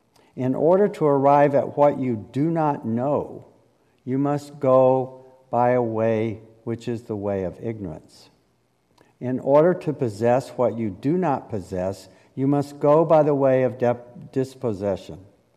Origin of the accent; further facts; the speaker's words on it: South Carolina, United States; We are headed to my hometown in central South Carolina